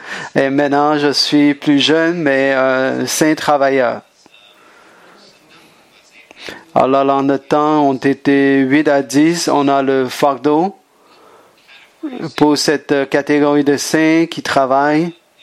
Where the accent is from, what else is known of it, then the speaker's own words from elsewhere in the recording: California, United States; French is a second language; j'ai grandi en Californie. J'ai fait mes études là-bas.